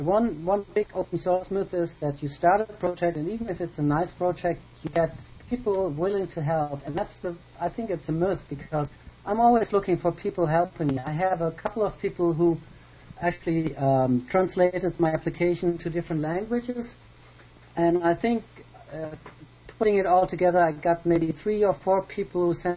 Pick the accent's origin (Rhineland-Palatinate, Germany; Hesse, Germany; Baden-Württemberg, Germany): Hesse, Germany; Frankfurt; Frankfurt.